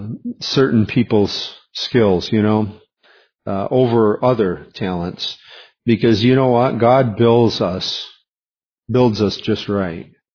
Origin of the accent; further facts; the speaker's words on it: West Amboy, United States; I grew up in West Amboy, the foot of the rednecks.